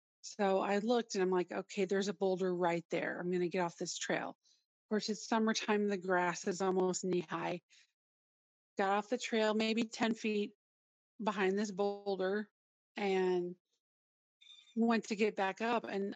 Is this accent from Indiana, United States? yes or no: yes; Indiana, United States; moved away as an adult; now in Georgia, United States; And hi there. So I've been, I actually, Gabe and I grew up together in Indiana, but I moved to Georgia in 2001.